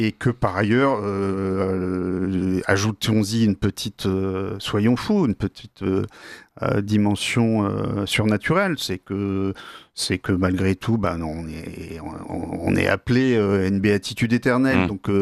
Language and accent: French; France; Nous, notre défi en tant que Français, il est très beau